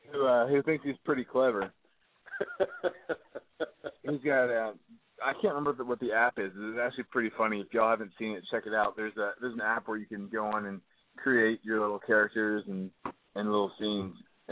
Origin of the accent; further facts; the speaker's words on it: the South, United States; I'm from the South, so a lot of just traditional American dishes that have my spin, a lot of international flavors.